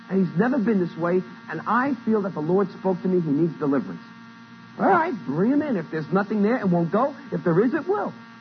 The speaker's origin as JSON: {"language": "English", "country": "Cuba", "tie": "born or raised there", "moved": "as an adult", "said": "I was born and raised in Cuba, Brother Frank, before Castro took over."}